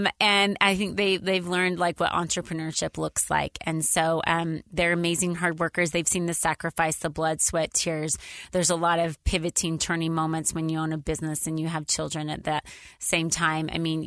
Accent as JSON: {"language": "English", "region": "Idaho", "country": "United States", "tie": "born or raised there", "said": "I grew up in Idaho on a dairy farm."}